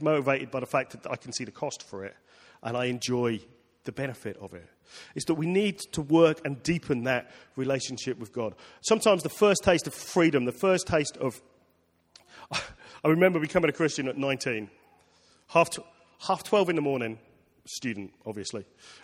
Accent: England, United Kingdom; You have to understand, as an Englishman, my idea of church is a cold, old building

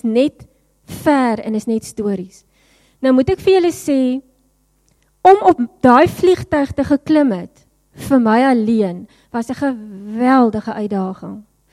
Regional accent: Worcester, Western Cape, South Africa; jare terug, het ek in Woester groot geword en op 'n stadium was ons hoofstraat

